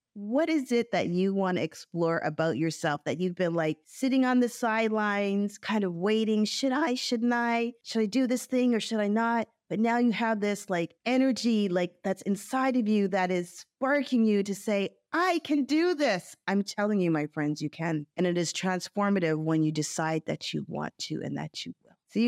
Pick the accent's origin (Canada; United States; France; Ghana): Canada; Growing up in Canada, I learned how to speak French.